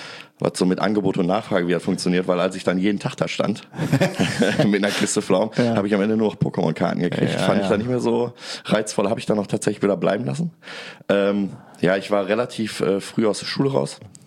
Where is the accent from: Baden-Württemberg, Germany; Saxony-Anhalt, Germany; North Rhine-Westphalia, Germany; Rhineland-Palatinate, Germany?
North Rhine-Westphalia, Germany; Bottrop; born there; now in Duisburg, Germany; Ich bin gebürtiger Bottropper. Ich lebe jetzt in Duisburg.